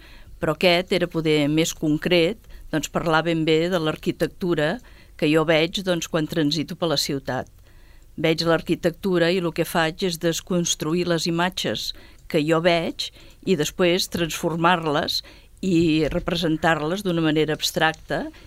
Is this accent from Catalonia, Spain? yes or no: yes; Sabadell, Catalonia, Spain; soc de Sabadell